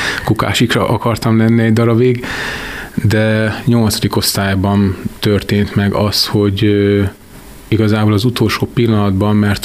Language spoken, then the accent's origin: Hungarian; Kiskunhalas, Bács-Kiskun, Hungary; Az első napokat a Margaréta utcában, a Kertvárosban éltem, ide születtem Kiskunhalasra